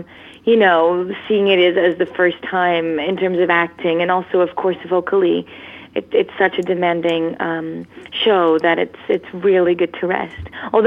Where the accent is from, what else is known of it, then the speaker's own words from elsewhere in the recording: Lisbon, Portugal; now in United Kingdom; because I'm from Lisbon and in Portugal, and we don't really have the musical theater kind of, influences as you have obviously here in England.